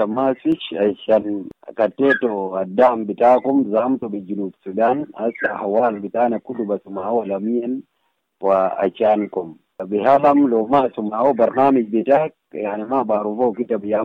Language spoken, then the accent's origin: Arabic; Pibor, Greater Pibor Administrative Area, South Sudan; انا من مصر بتاع بيبور كاونتي وضع بولايه